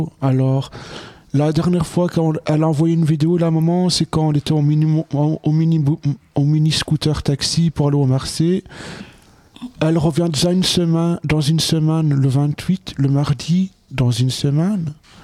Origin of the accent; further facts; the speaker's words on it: Rotterdam, South Holland, Netherlands; je suis hollandais de Rotterdam.